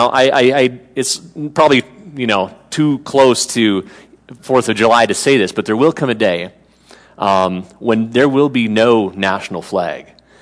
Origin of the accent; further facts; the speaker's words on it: Canada; now in United States; I am a Canadian citizen still, but living here on a temporary work visa and happy to be here